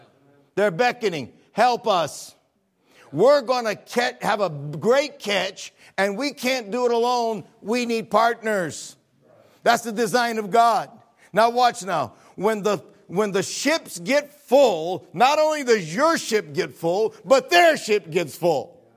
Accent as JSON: {"language": "English", "town": "Baltimore", "region": "Maryland", "country": "United States", "said": "Oh, don't say that. I'm from Baltimore."}